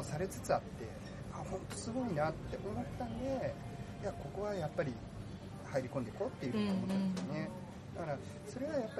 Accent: Aichi, Japan; やっぱり、まあ、地元が愛知だったので

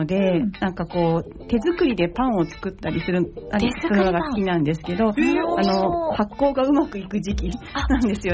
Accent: Kansai, Japan; と私地元が関西の方なんで、はい、頼るべき親戚がいなくって、

